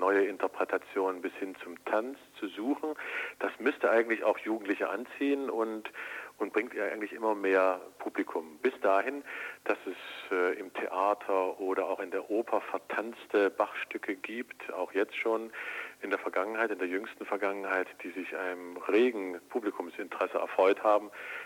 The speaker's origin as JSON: {"language": "German", "town": "Leipzig", "region": "Saxony", "country": "Germany", "said": "Ich selbst bin Leipziger"}